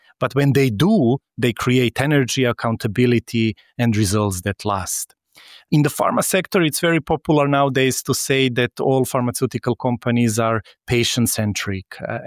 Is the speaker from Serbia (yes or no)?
yes; Serbia; now 3-4 years I'm in Bulgaria. So across three countries I have been living. Originally I'm from ex-Yugoslavia, also diversified and multi-ethnic background. I was born in Serbia.